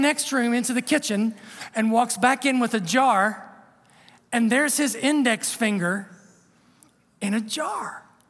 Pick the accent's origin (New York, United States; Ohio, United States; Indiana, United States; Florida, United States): Ohio, United States; I'm from Southern Ohio, down on the river down there, and just north of Eastern Kentucky and Western West Virginia.